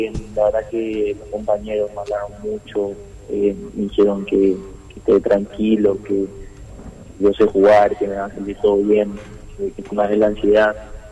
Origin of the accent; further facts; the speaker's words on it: Campo Grande, Misiones, Argentina; Sí, sí, soy de Campo Grande, nací acá y hasta el momento estoy acá.